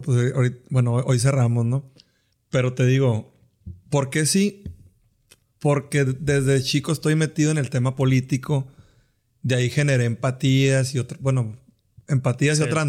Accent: Sonora, Mexico; Yo sí noto que en San Luis, pues por la cuestión, por mil cuestiones, el calor y porque somos de Sonora

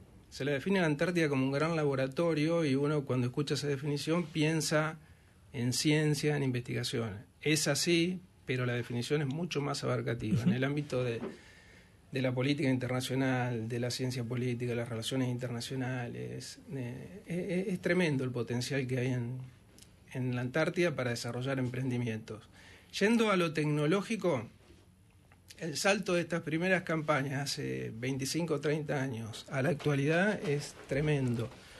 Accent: Santa Fe, Argentina; siendo santafesino, digamos que el frío no es lo nuestro

